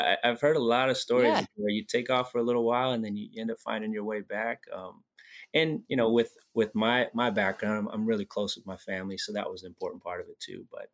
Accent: Stockton, California, United States; my upbringing, from the Stockton area, was raised on the west side of town. My parents were born and raised in Stockton as well.

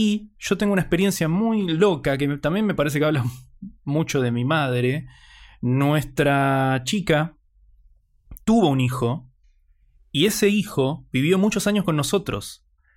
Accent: Buenos Aires, Argentina; yo soy de Buenos Aires

